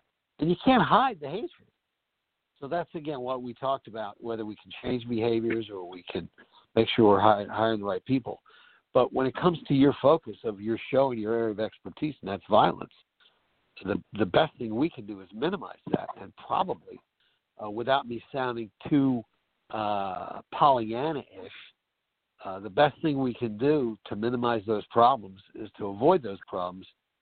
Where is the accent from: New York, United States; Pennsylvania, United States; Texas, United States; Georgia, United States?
New York, United States; Long Island; when I was growing up in Long Island and my early years in the fire service